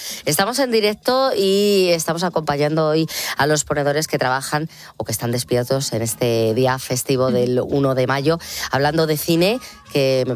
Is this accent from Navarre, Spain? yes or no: yes; Berrioplano, Navarre, Spain; Me voy a quedar en mi pueblo, en Berrioplano, en Pamplona.